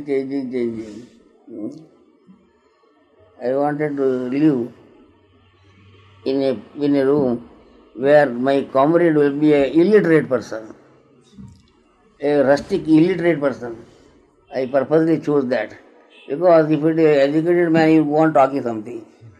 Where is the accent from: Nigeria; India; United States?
India; Karnataka; Because I come from Karnataka, that is a very different kind of food.